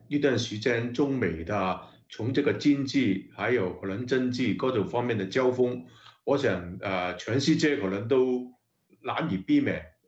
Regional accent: Hong Kong; 作为香港人

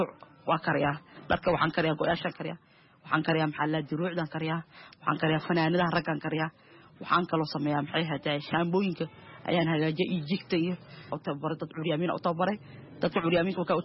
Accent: Mogadishu, Banadir, Somalia; moved away; Aniga waxaan ka soo qaxay xamar, waxaan ku dhashay degmada Shibis

